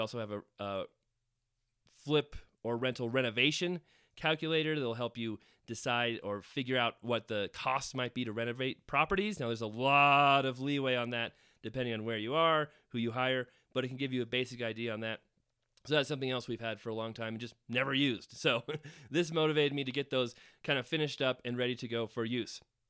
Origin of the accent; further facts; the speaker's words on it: Greeley, Colorado, United States; I grew up in Greeley, Colorado. My dad was a real estate agent since the time I was born, so I grew up with real estate.